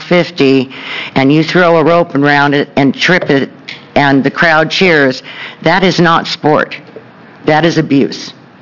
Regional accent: Salem, Oregon, United States; now in Bend, United States; I was born and raised in Salem, Oregon, and now reside in Bend

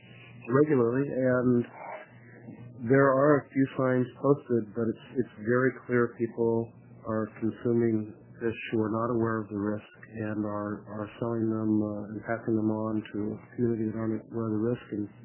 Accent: Oregon, United States; I grew up near the Columbia Slough

